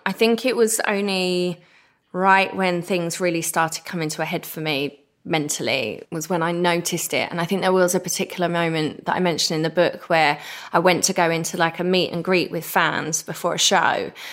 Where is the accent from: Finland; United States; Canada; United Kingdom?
United Kingdom; East of England; or I'm the girl from Essex that did good.